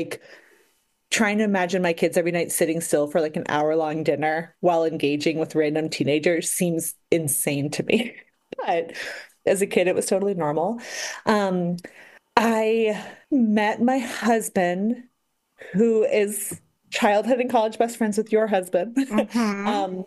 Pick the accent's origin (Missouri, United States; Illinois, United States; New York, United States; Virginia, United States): New York, United States; Long Island; also born or lived in Connecticut; I'm in my early 40s and I was born in Connecticut. My dad always taught in like private Christian education. And so I spent most of my childhood, he actually moved to a boarding school on Long Island.